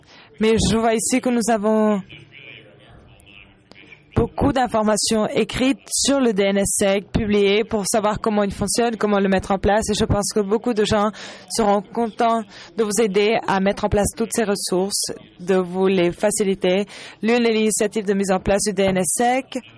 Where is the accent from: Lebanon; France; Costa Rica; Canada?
Costa Rica; French is a second language; Je ne me suis pas présentée. Je suis du Costa Rica.